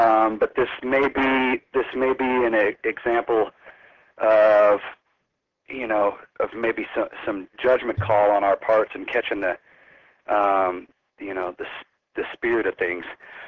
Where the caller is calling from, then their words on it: Lakeport, California, United States; I'm calling from Lakeport, California.